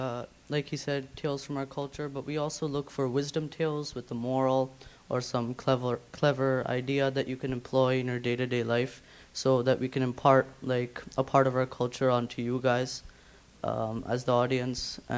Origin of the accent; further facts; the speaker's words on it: India; Well, I'm from India, and every time like I visit or my grandparents visit